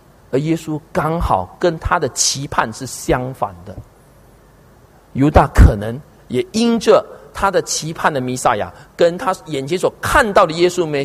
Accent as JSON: {"language": "Chinese", "country": "China", "said": "中国人，我们华人眼睛是黑的，我们心是红的。"}